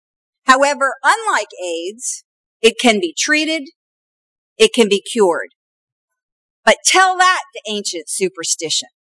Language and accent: English; Kansas City, United States; because I am from Kansas City